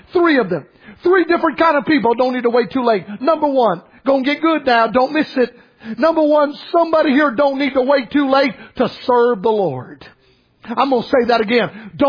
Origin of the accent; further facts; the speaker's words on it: Florida, United States; I preach less in my home state of Florida than any state.